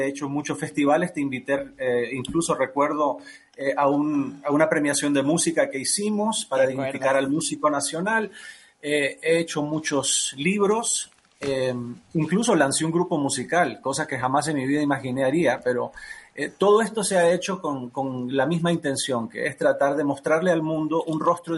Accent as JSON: {"language": "Spanish", "country": "United States", "tie": "born there", "said": "I spent 30 years, 30 años en Estados Unidos. ¿Tú te imaginas? Bueno, yo nací en Estados Unidos"}